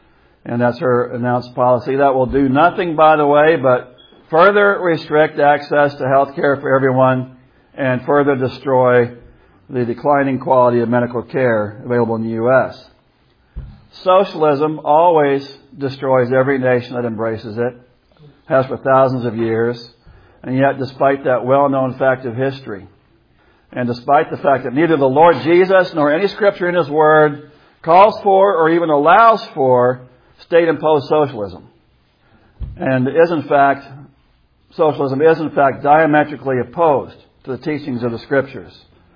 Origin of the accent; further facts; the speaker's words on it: Iowa, United States; Just a few days later, an Iowa judge in my home state struck down a state law banning abortion